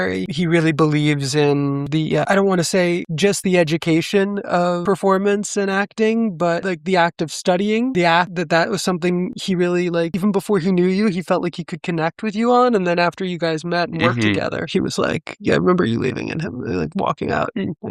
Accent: New York, United States; You know, I grew up in New York. I'm many generations. My family's been in New York.

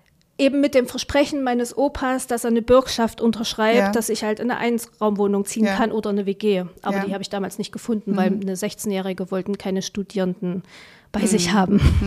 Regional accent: eastern Germany, Germany; Ich komme aus dem Osten. Natürlich wähle ich nicht die AfD.

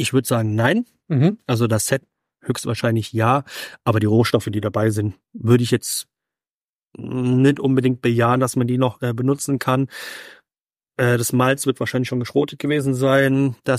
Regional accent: Merzig, Saarland, Germany; born there; now in Nonnweiler, Germany; ich bin 40 plus, bin gebürtig aus Merzig und lebe aber seit knapp 10 Jahren im Norden des Saarlandes in Nonnweiler.

